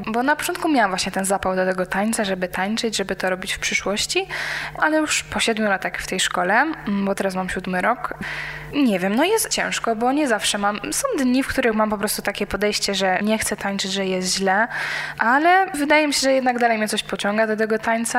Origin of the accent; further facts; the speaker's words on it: Czeladź, Silesian Voivodeship, Poland; Pochodzę z Czeladzi, mam dwójkę rodzeństwa i na co dzień uczęszczam do ogólnokształcącej szkoły baletowej w Bytomiu.